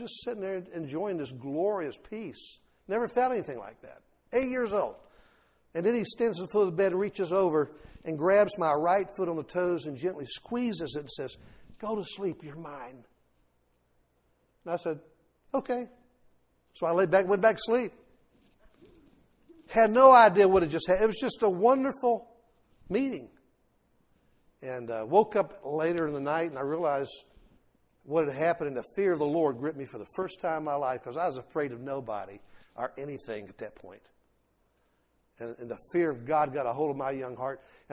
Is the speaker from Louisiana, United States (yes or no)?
yes; New Orleans, Louisiana, United States; also born or lived in Atlanta; I was born in Atlanta, but raised in New Orleans on Bourbon Street.